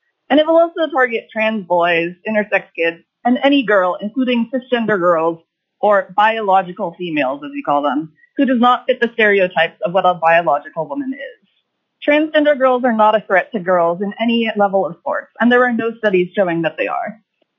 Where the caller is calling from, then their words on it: Fairbanks, Alaska, United States; I'm calling in from Fairbanks on behalf of myself to strongly oppose House Bill 183.